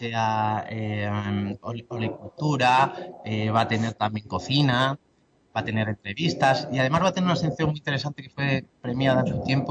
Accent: Palencia, Castile and León, Spain; Soy del norte de Castilla, de Palencia.

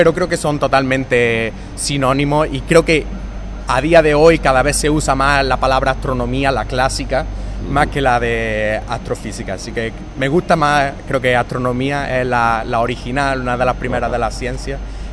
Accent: Andalusia, Spain; Y que creo que todos los que somos andaluces nos sentimos orgullosos de ser andaluces por encima de otra cosa, ¿no?

